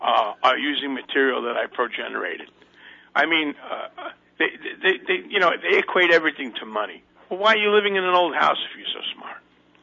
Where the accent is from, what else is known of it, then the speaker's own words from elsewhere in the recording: Brooklyn, New York, United States; If I'm wrong, I'm just some jerk from Brooklyn. … from Brooklyn.